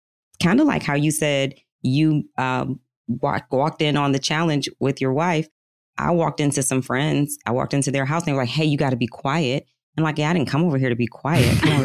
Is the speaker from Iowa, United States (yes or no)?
no; Farmington Hills, Michigan, United States; yeah, I'm from Detroit. So that's like our Metro Detroit area.